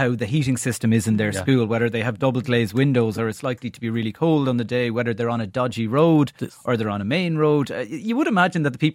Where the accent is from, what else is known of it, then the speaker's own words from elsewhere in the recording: Leinster, Ireland; Like, I'm from Offaly, right? And I was down home last weekend when the big freeze started